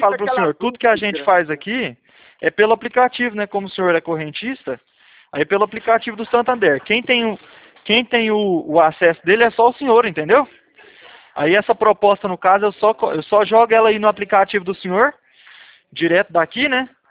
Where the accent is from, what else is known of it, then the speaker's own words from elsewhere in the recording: Curitiba, Paraná, Brazil; aí eu sou de Curitiba, na verdade, né?